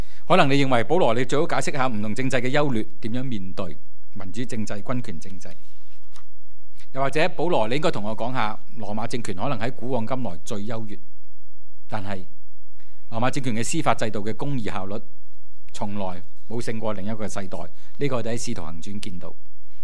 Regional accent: Shunde, Guangdong, China; 我小时候住在顺德的时候，同埋几个亲戚撑一堆好大嘅禾秆草

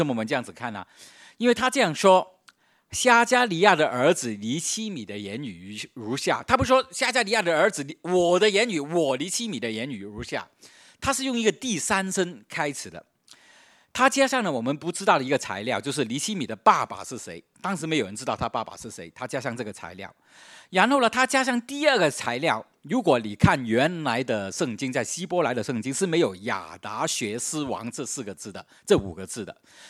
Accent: China; 特别是我们从国内来的人特别怕这个情况

